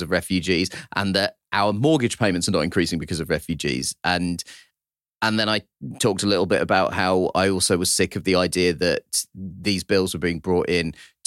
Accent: United Kingdom; I felt that I was there in my capacity as a British citizen and voter

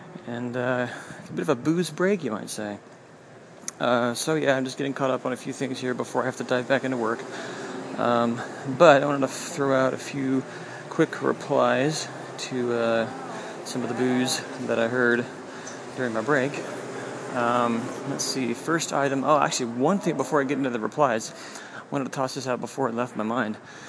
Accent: Washington, United States; I grew up in Washington State, which is right next to Canada, so I heard a lot of the Canadian types of things growing up

